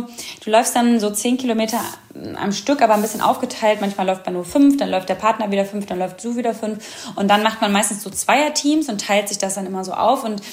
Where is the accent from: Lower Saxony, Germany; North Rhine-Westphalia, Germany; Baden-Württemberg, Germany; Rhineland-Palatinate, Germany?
North Rhine-Westphalia, Germany; Oberhausen; In NRW, in Gelsenkirchen habe ich das damals gemacht. Ich komme aus dem Ruhrgebiet, eigentlich aus Oberhausen